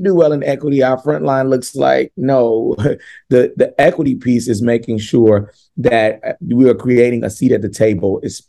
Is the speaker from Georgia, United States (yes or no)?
no; Louisiana, United States; You know, I'm from Louisiana, and if we don't do anything else good in Louisiana